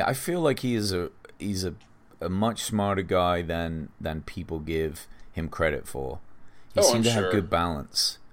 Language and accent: English; England, United Kingdom; I've caught myself doing the same thing, and I'm fucking English.